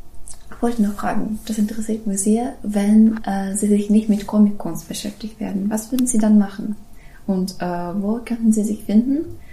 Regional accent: Ukraine; German is a second language; Ich komme aus der Ukraine und ich habe etwas miterlebt

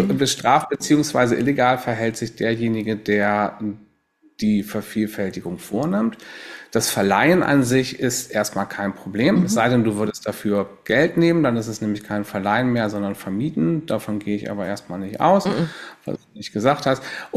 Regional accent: Bremerhaven, Bremen, Germany; born there; Komm gebürtig aus Bremerhaven

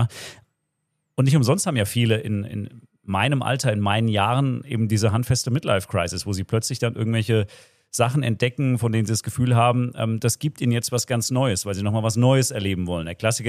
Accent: Hesse, Germany; Ich bin in der Wetterau groß geworden, habe da meine Jugend verbracht, 30 Kilometer nördlich von Frankfurt.

